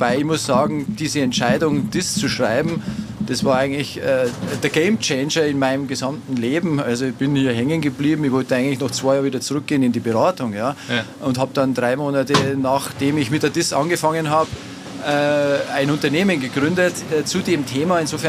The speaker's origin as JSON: {"language": "German", "region": "Bavaria", "country": "Germany", "lives_now": "Innsbruck, Austria", "said": "Wie man hört, komme ich eigentlich ursprünglich aus Bayern"}